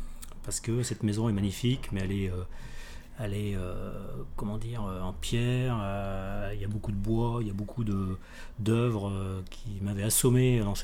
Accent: Saint-Joachim, Pays de la Loire, France; Se trouve entre Guérande, avec des magnifiques petits villages d'où je viens, de Saint-Joachin et Saint-Malo de Garsac. Tout petit village.

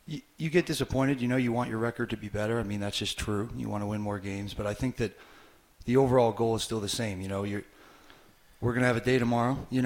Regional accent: Massachusetts, United States; Yeah, so I'm from outside of Boston. I'm from Massachusetts, New Hampshire area. Like, I'm all around there.

